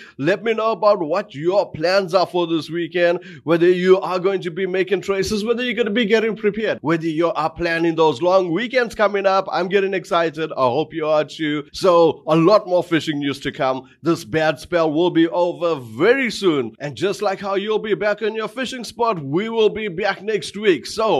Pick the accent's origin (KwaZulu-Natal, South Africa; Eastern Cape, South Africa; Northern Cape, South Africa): KwaZulu-Natal, South Africa; Durban; Now, let's round off the show in my hometown, Durban, with Mike V and Brad Krobler.